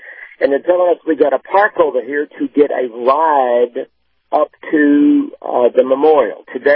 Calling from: Bedford, Virginia, United States; I'm calling from Bedford, Virginia

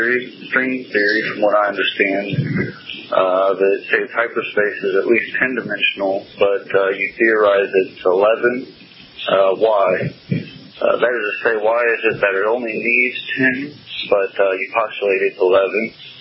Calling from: Collinsville, Illinois, United States; I'm calling from Collinsville, Illinois.

